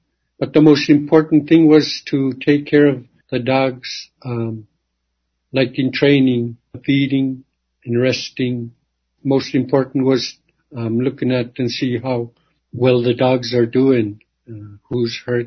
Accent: Napaskiak, Alaska, United States; I'm originally from Napaskyak, and I served 13 years at Kwikluk. This is my second year here in Napaskyak.

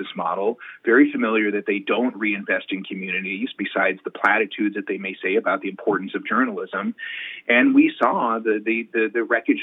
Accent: Long Beach, California, United States; moved away; I came from Long Beach, California before our family relocated to Oregon.

